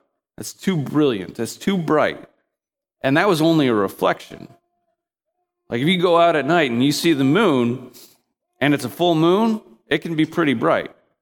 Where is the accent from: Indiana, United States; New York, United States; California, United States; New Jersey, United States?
Indiana, United States; I remember being growing up in Indiana during the winter